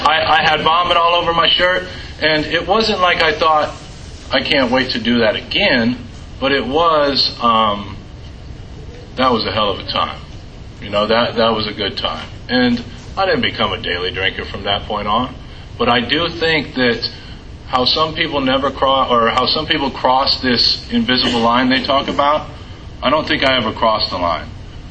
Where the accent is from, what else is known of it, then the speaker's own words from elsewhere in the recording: Iowa, United States; I am from Iowa. I grew up there.